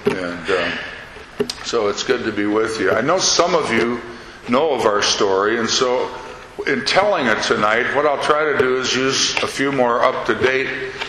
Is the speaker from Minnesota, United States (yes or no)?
yes; Minneapolis, Minnesota, United States; But I grew up in Minneapolis. Up there, everybody's Lutheran. And so I grew up in a Lutheran church just two blocks from my house.